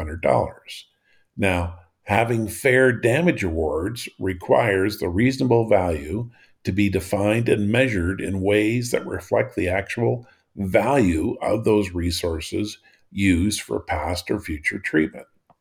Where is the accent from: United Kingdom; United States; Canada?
Canada; As a Canadian, I remember being hospitalized overnight for getting the flu.